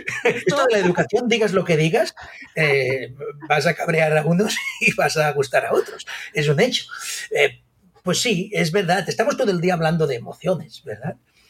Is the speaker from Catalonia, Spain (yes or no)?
yes; Sant Carles de la Ràpita, Catalonia, Spain; born there; soy nacido en San Carles de la Rápida